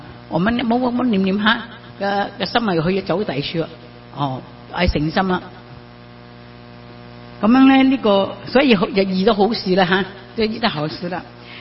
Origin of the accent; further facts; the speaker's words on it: Malaysia; 因为而家我哋嗰度马来西亚好多邪教啊